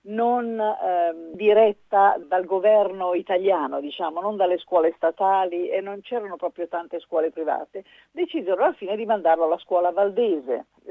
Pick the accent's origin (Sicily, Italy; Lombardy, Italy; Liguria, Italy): Liguria, Italy; Sanremo; è cresciuto a Sanremo, che è la mia città natale